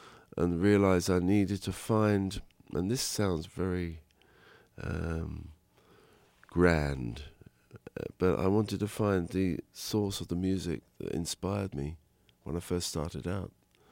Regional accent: London, United Kingdom; where I grew up in North London. I lived very close to a train track

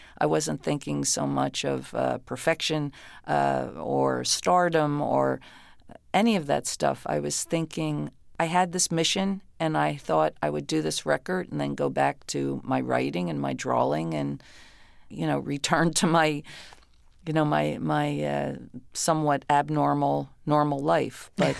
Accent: New Jersey, United States; also born or lived in Philadelphia, United States; I came from the South Jersey, Philadelphia area, and in the early 60s, everybody sang.

